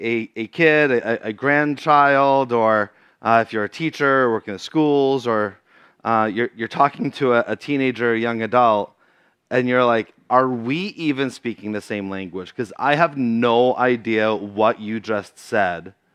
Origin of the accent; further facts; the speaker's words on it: Massachusetts, United States; accent: Boston; I'm from Massachusetts. I'm sorry that my Boston accent isn't thicker, but I could say thicca if you'd prefer.